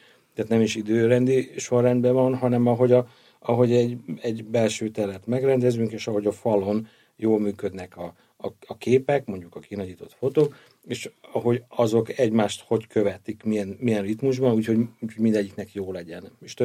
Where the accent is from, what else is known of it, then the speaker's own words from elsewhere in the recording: Balassagyarmat, Nógrád, Hungary; born there; Balassagyarmaton, tehát a szülővárosom